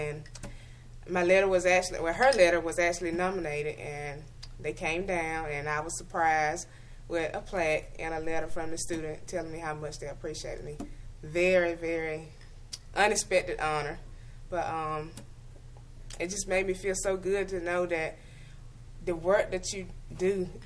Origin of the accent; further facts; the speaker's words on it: Dublin, Georgia, United States; later transferred back to my hometown, which is Dublin, and I've been here for 6 years.